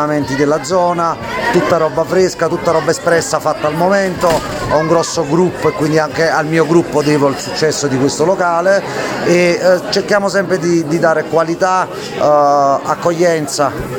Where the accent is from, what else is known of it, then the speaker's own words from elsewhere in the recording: Naples, Campania, Italy; essendo napoletano